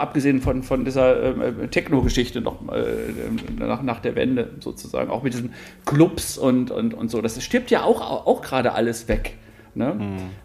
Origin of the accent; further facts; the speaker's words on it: Soest, North Rhine-Westphalia, Germany; da, wo ich herkomme, aus Soest, es ist ja eine Kleinstelle in Nordrhein-Westfalen